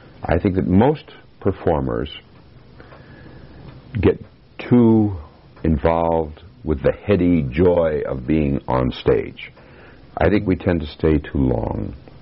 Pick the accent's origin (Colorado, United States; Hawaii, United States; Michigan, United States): Colorado, United States; also born or lived in Cheyenne; now in Chicago, United States; I was born in Cheyenne, Wyoming, and raised on a cattle ranch in Colorado.